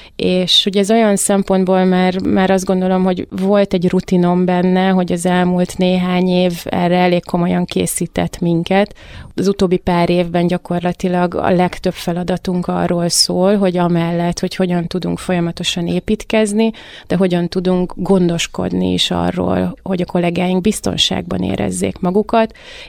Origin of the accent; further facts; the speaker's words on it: Mohács, Baranya, Hungary; én vidéken születtem Mohácson, ott jártam gimnáziumba